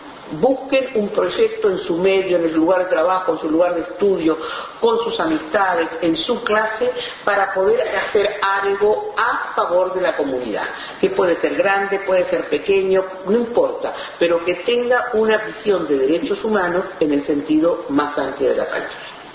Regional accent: Uruguay; eso lo tenemos aquí en la sangre como uruguayos

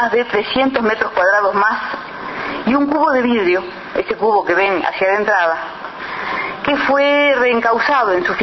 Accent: Uruguay; no somos los que somos, no somos los uruguayos.

